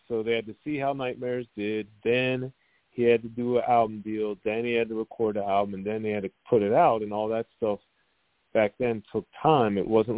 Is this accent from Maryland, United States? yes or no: yes; Maryland, United States; Like growing up in Maryland, they weren't playing a lot of West Coast rap on the radio